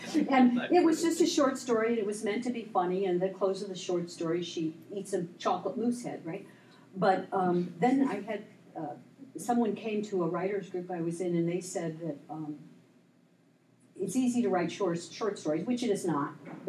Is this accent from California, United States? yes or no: no; Knox, Indiana, United States; His dad was the sheriff in this little town I grew up in Knox, Indiana.